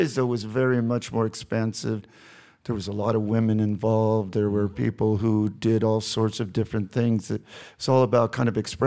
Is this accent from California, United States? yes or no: yes; Huntington Beach, California, United States; also born or lived in San Antonio, Texas; I was born in San Antonio, and then we moved to Southern California, Huntington Beach, when I was about 7 years old.